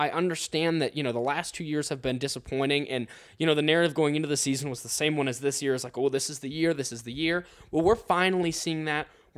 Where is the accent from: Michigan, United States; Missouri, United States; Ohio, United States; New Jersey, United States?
Ohio, United States; Well, remember, I'm from Ohio. What else am I going to do when I'm home on break?